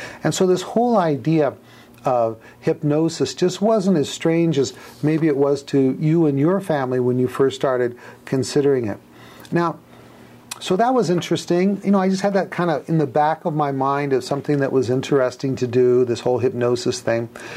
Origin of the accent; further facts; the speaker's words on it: South Gate, California, United States; I grew up in Los Angeles, actually a suburb of Los Angeles called Southgate.